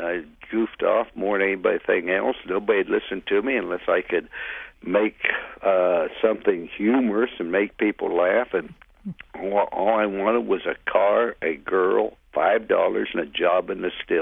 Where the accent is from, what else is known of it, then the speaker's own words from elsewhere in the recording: Follansbee, West Virginia, United States; born there; Well, I was born in Follansbee, West Virginia, many years ago, 1937 to be exact, January the 6th, and I was a Depression baby.